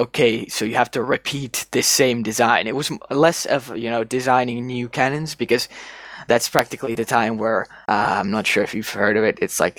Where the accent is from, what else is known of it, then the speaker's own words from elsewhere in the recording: Finland; English is a second language; I'm from Finland, so we're not native, but we speak English better than Spanish.